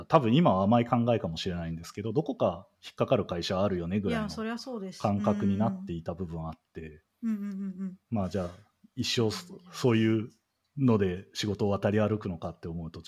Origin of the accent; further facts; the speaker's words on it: Kitakyushu, Fukuoka, Japan; そうですね、出身は福岡県の北九州市ですね。